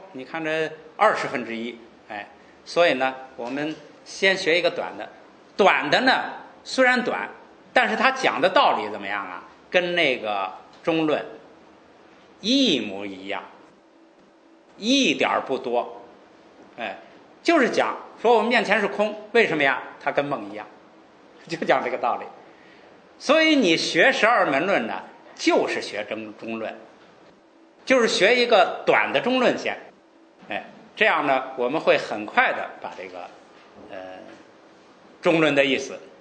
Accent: China; 就好像我们中国人呢，说你这个书有多长啊，说有1卷，有10卷，有100卷。

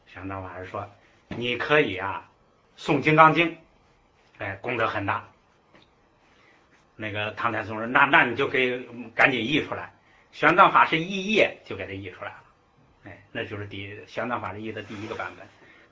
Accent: China; 这就是我们中国人，就是汉字真谛

